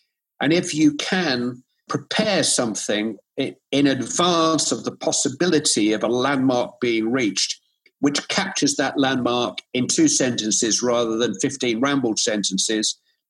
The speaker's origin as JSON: {"language": "English", "town": "Bury", "region": "North West England", "country": "United Kingdom", "said": "I'm from Bury."}